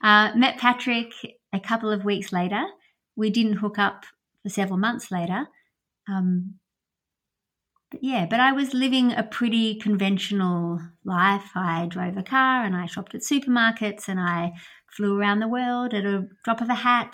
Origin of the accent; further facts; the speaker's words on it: Melbourne, Victoria, Australia; also born or lived in Israel; And we grew up in Melbourne in the suburbs. And, I've got three sisters. I'm the second oldest. And we lived lived in Melbourne, but we did move to Israel